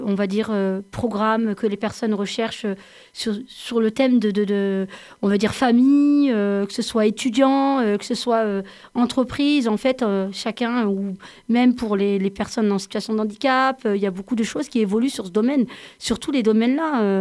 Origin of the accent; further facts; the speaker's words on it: Grenoble, Auvergne-Rhône-Alpes, France; moi je suis originaire de Grenoble